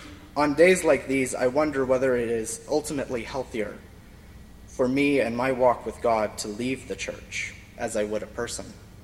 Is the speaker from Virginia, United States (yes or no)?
yes; Lynchburg, Virginia, United States; In my hometown of Lynchburg, I can easily pass by at least half a dozen churches while I'm out and about